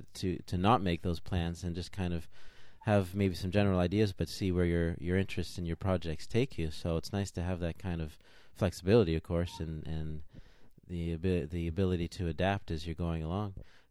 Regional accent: Canada; because I grew up in Canada, of course, but I was always interested in, you know, travel in the world

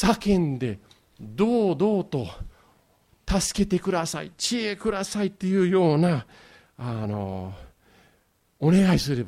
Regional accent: Yokohama, Kanagawa, Japan; 横浜育ちで、そして私たちが冬になったらもう寒くて寒くて

